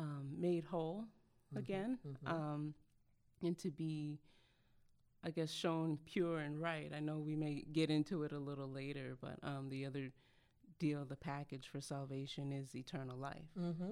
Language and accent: English; Connecticut, United States; now in Georgia, United States; I've been down here in Georgia for about a year and a half now. I'm originally from Connecticut.